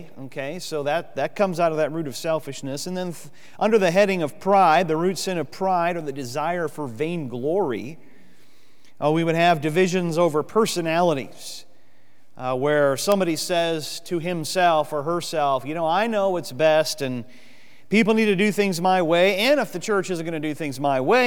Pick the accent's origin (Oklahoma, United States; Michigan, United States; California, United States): Michigan, United States; You know, when I was a kid and growing up in Michigan